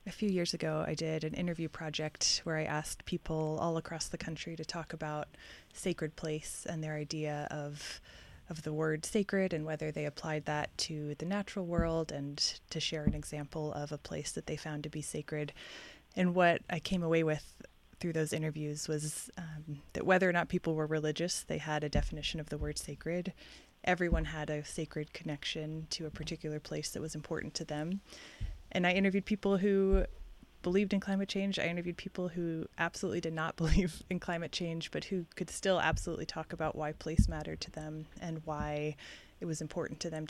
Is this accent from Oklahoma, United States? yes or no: yes; Oklahoma, United States; And growing up in Oklahoma, I was pretty much raised in a secular home, but in the very sort of fervent religious landscape of Baptist Christianity